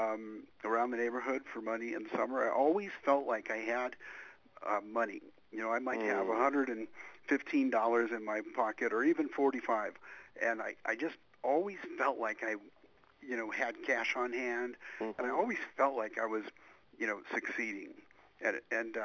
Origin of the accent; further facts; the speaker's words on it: Golden, Colorado, United States; Yeah, so we grew up real humble in Golden, Colorado.